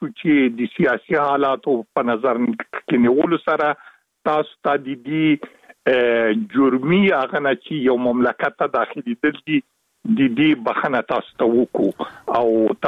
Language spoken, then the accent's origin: Pashto; Afghanistan; وجدان مې اجازه نه راکوله چې زمونږ وطن د شوروي سرو پوځونو له خوا ځنې اشغال بي او زه په قرار باندې کینم